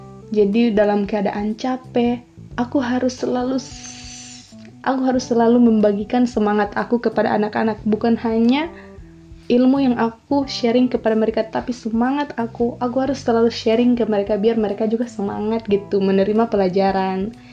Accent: Gorontalo, Indonesia; Nah, aku dari Gorontalo. Teman-teman tahu Gorontalo? Gorontalo itu adalah salah satu provinsi yang ada di Pulau Sulawesi bagian utara.

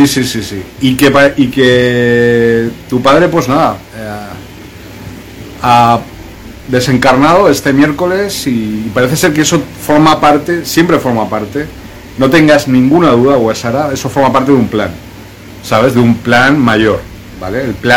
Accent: Venezuela; now in Brazil; Somos de Venezuela, y yo hablándote en portugués.

